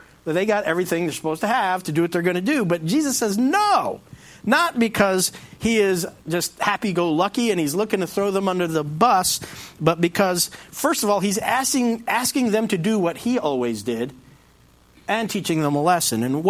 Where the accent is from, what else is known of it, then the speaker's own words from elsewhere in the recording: Long Island, New York, United States; And I grew up on Long Island, so I know how this works